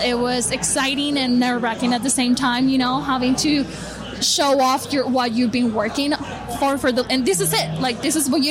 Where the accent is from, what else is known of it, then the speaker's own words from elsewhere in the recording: Colombia; first language Spanish; English is a second language; So I'm actually from Colombia, so English is my second language. I originally speak Spanish